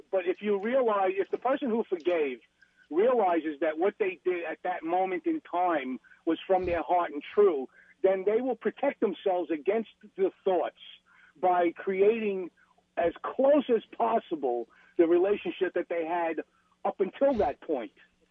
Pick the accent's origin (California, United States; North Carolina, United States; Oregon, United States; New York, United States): New York, United States; Brooklyn; accent: New York; also born or lived in Queens; Yeah, I was born in Mashpee, Queens. I was raised in Brooklyn.